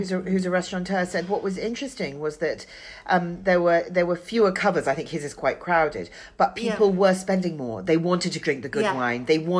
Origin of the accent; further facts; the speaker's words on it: London, United Kingdom; as a Londoner, I'm like, great. No tourists, no theatre goers. I'll be able to park.